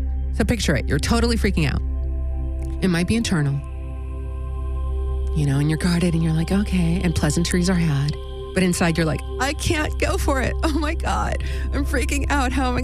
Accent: Alaska, United States; And mind you, I grew up in Alaska. So, you know, getting people up there was like a challenge.

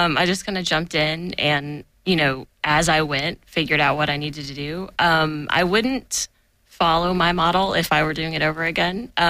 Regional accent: Dallas, Texas, United States; I grew up in Dallas and, you know, it's a great city

